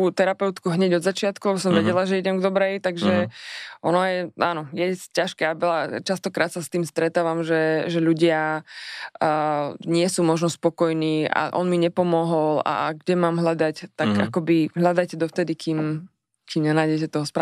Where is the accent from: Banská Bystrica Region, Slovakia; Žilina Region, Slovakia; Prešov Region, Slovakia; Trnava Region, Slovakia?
Žilina Region, Slovakia; Súľov; asi to, že som fakt že zo Sulovských skál a tam som už ako dieťa liezla